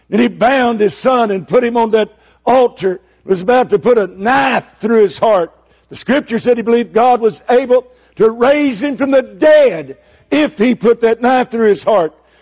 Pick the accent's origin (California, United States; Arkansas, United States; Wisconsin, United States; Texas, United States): Texas, United States; Houston; And I stood up and I said … from Houston, Texas.